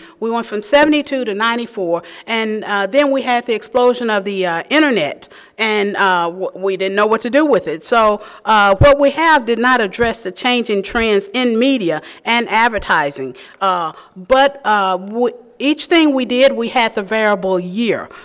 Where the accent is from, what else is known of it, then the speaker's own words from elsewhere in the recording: Texas, United States; now in California, United States; Again, I'm originally from Texas. Now I'm in California. Totally different.